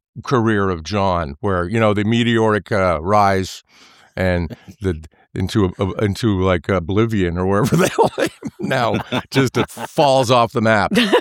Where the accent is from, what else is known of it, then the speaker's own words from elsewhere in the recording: Anchorage, Alaska, United States; I came from Alaska. We had terrible equipment, better than, you know, K-Rock at the time, but terrible equipment. So I was just learning to put stuff together. And you know, I came from Anchorage